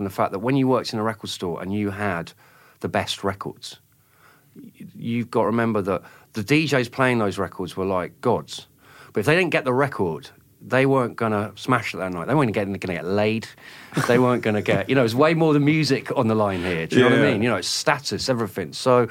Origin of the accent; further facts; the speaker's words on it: Oxford, South East England, United Kingdom; I was from Oxford. I didn't grow up in London.